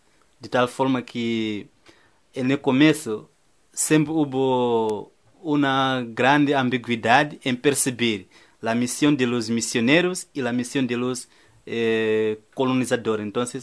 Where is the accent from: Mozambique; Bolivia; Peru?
Mozambique; Chimoio, Manica; now in Spain; Soy de Chimoio, que está en la parte centro de Mozambique.